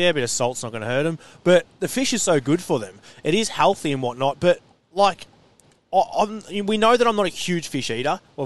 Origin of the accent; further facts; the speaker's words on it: Ocean Grove, Victoria, Australia; Patrick, I'm from Ocean Grove. I'm too scared to leave past Geelong, and you've got me in some tunnel in the middle of a city.